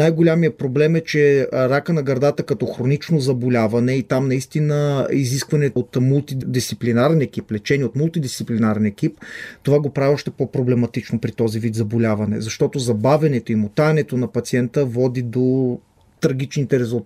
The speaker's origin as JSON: {"language": "Bulgarian", "country": "Israel", "tie": "born or raised there", "said": "Израснал съм в Израел. 12 години, оттам е образованието, средното."}